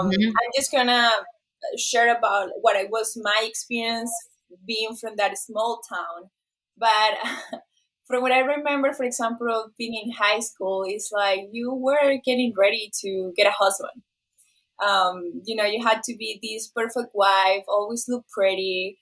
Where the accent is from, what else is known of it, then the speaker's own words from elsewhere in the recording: Venezuela; now in United States; So I am from South America, and you know, when I started traveling, I moved to the U.S.